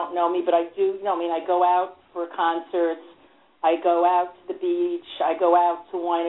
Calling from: New York, United States; Out on the eastern end.

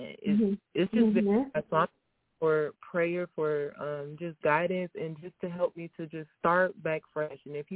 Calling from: Texas, United States; in Texas.

